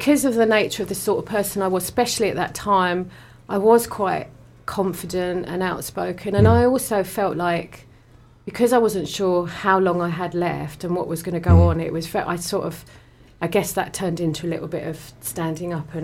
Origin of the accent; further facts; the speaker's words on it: London, United Kingdom; I grew up in South London.